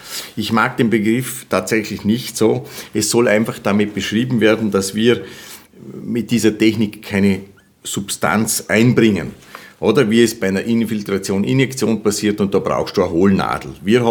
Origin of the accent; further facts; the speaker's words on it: Vorarlberg, Austria; born there; German is a second language; Ja, also geboren bin ich in Vorarlberg und die größte Gemeinde in ganz Österreich und bei mir ist definitiv Deutsch die erste lebende Fremdsprache.